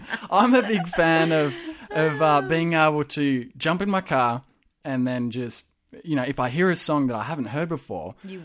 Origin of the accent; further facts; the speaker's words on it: Australia; And so being Australian, it's Brownie.